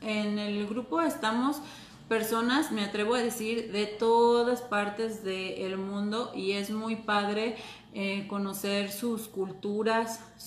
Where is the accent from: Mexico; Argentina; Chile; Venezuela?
Argentina; Yo soy de Argentina y aquí les decimos tortas.